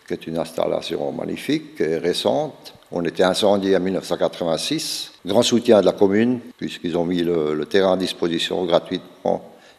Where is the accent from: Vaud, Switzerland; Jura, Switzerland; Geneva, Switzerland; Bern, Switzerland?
Jura, Switzerland; L'origine, je viens de Rockenburg. C'est Bas-le-Campagne, anciennement district de Delémont.